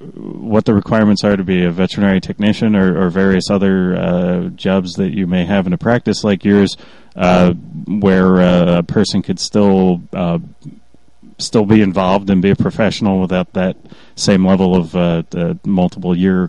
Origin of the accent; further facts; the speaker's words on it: Philadelphia, Pennsylvania, United States; growing up in Philadelphia, as I did, and as a lot of the listeners did